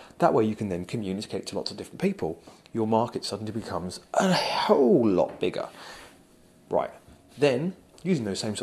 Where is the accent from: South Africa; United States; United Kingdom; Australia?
United Kingdom; So think, okay, I'm British, why not try and get translated into Polish, Russian, Hungarian, Austrian, whatever.